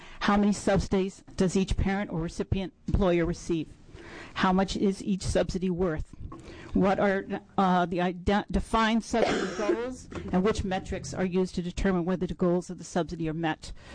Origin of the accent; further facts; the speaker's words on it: Oregon, United States; I'm from Washington County.